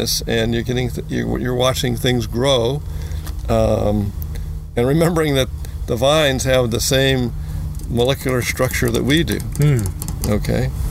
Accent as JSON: {"language": "English", "region": "California", "country": "United States", "said": "Southern California, beaches of Southern California. Was a junior lifeguard in Santa Monica"}